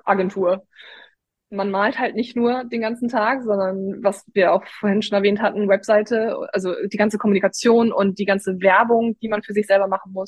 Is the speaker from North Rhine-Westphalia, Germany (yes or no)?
no; Hamburg, Germany; Ja, ich bin Hamburgerin.